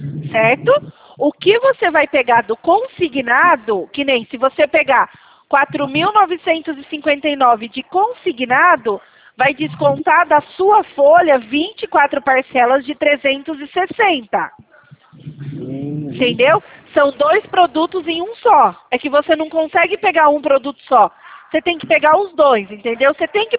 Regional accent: Itatiba, São Paulo, Brazil; eu sou da cidade de Itatiba, interior de São Paulo.

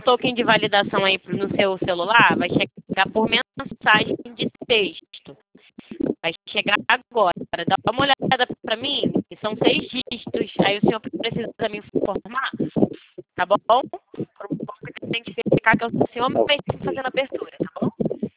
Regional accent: Rio de Janeiro, Brazil; Eu sou carioca, mas o central de atendimento é em São Paulo.

